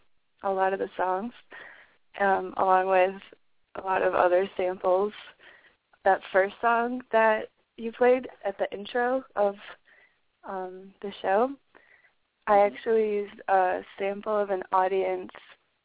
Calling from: Wisconsin, United States; I'm calling from Wisconsin, from

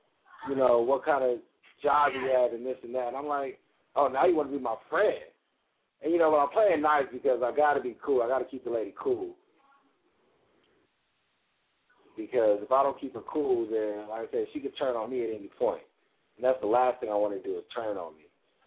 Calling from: Las Vegas, Nevada, United States; Like I say, I'm calling from Vegas.

